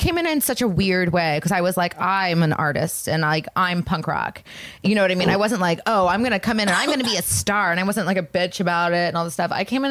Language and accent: English; Orlando, Florida, United States; I was like a scene kid when I grew up in Orlando